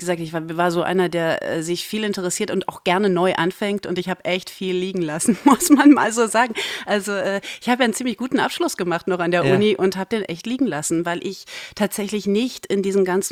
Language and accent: German; Thuringia, Germany; now in Berlin, Germany; ich komme aus dem Thüringer Wald, da ist nicht viel.